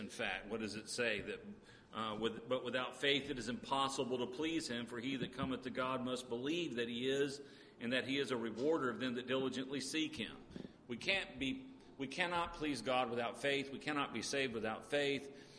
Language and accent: English; Columbia, United States; It was the year I was born. So this has been my city, my hometown.